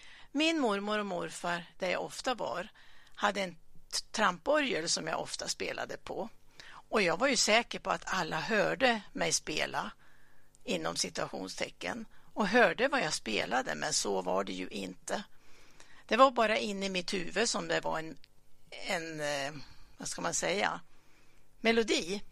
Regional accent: Lindesberg, Örebro County, Sweden; Jag växte upp i Lindesberg i Västmanland, en liten småstad 4 mil norr om Örebro.

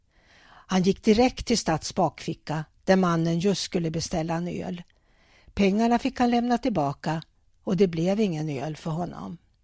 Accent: Örnsköldsvik, Västernorrland County, Sweden; Jag är uppvuxen i Övik och mina unga föräldrar fick skriva till Kungs för att de skulle få lov att gifta sig.

